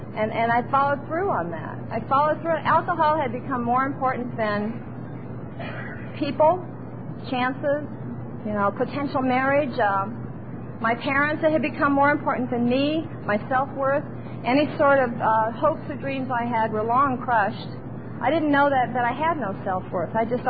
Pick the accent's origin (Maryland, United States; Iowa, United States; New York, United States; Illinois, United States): Iowa, United States; I mean, I grew up in Iowa. I mean, I just didn't fit there.